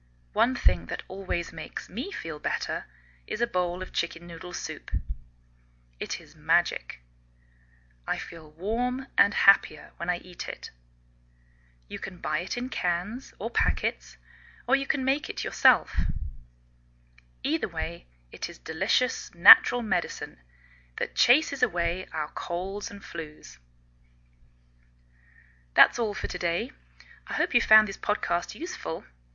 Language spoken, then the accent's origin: English; England, United Kingdom; now in United States